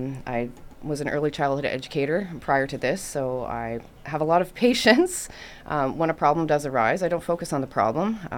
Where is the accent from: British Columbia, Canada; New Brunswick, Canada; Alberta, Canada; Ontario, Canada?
Ontario, Canada; Petawawa; Being born and raised in Petawawa, I know a lot of people